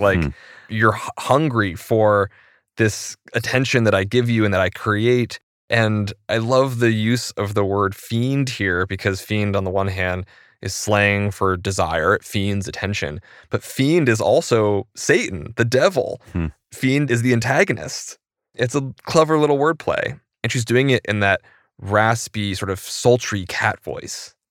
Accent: Maine, United States; I love the loon call because, you know, I grew up in Maine

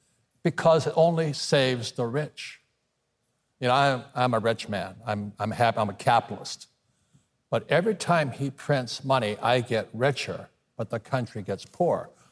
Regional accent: Hawaii, United States; You know, Obama is from Hawaii. I'm from Hawaii.

